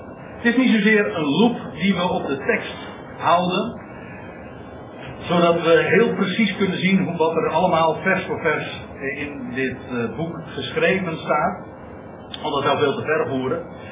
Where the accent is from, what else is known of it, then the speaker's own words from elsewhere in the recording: Netherlands; want we zijn Nederlanders